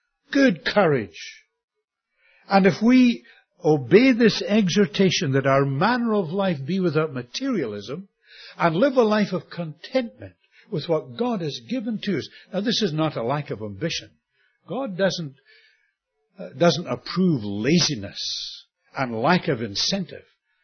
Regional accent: Scotland, United Kingdom; Boy, wouldn't that have saved us a lot of money, being a Scot?

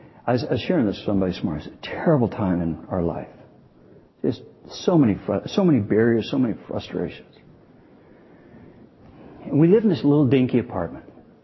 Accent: the South, United States; You can tell I'm from the South, right?

